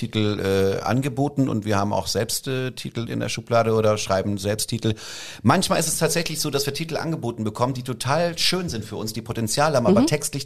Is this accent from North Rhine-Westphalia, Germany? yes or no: no; Halle, Saxony-Anhalt, Germany; Na, weil ich komme doch aus Halle.